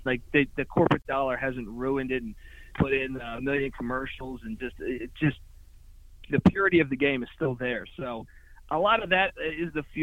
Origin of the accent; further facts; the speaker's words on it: Washington, District of Columbia, United States; Now, look, I grew up in Washington, D.C.